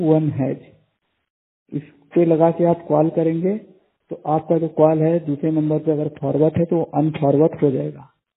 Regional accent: Anuppur, Madhya Pradesh, India; मैं मध्य प्रदेश अनूपपुर का निवासी हूँ, 100% ब्लाइंड।

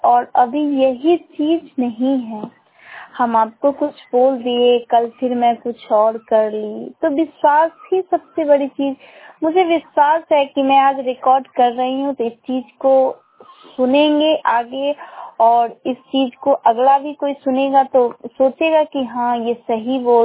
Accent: Morwa, Bihar, India; मैं मोरवा प्रखंड से बिलोंग करती हूँ।

